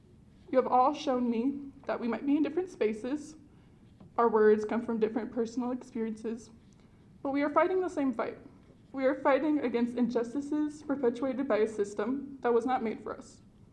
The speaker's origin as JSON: {"language": "English", "town": "Minneapolis", "region": "Minnesota", "country": "United States", "said": "I am 23 years old. I am from Prairie Island Indian Community, and I am from Southside, Minneapolis, which can come with some challenges."}